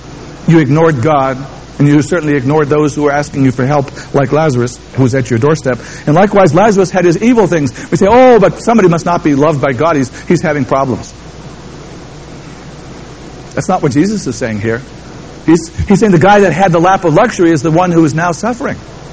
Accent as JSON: {"language": "English", "town": "Boston", "region": "Massachusetts", "country": "United States", "said": "I'm from New England. I'm from Boston."}